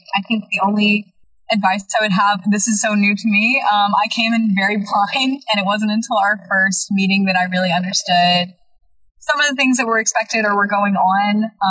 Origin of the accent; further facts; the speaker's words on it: Franklin, Tennessee, United States; I'm majoring in biology, and I'm on the pre-med track, and I'm from Franklin, Tennessee.